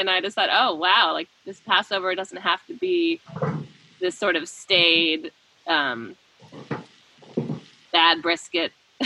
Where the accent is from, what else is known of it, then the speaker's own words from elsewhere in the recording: Boston, Massachusetts, United States; I'm from Boston originally